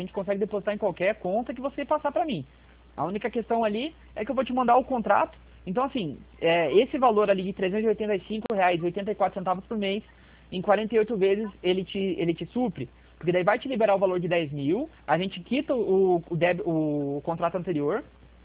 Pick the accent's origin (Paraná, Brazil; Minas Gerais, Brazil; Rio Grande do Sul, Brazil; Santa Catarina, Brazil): Paraná, Brazil; Curitiba; como eu sou aqui de Curitiba